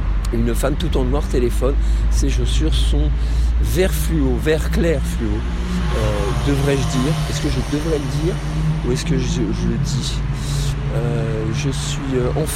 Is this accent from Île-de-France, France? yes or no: yes; Paris, Île-de-France, France; Je viens de Paris.